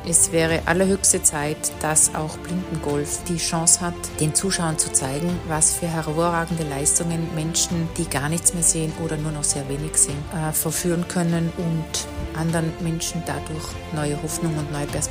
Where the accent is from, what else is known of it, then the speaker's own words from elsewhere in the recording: Austria; ich als stolze Österreicherin